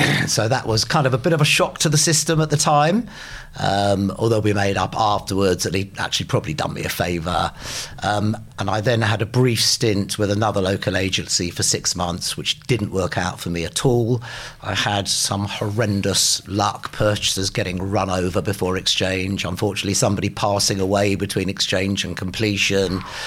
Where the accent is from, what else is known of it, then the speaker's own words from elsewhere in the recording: London, United Kingdom; I was brought up in Crookerwood in North London